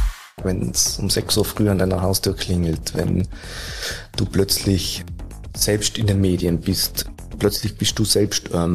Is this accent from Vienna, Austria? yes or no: no; Umhausen, Tyrol, Austria; aufgewachsen im Ötztal, in Umhausen, dort zur Schule gegangen, dann Gymnasium in Imst